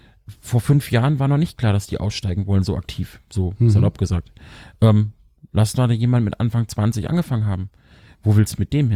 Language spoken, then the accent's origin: German; Lower Saxony, Germany; ich als Niedersachse